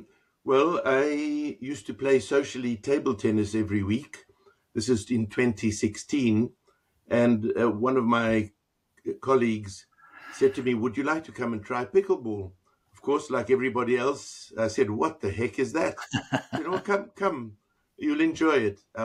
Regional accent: South Africa; now in England, United Kingdom; I come originally from South Africa. That's where my accent is.

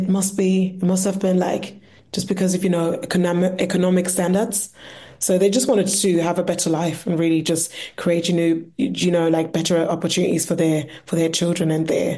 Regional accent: Germany; English is a second language; to my mom and my dad, who were raised in Ghana, born and raised in Ghana. So that's where my origin is. However, I was raised in Germany. And yeah, I did grow up in church

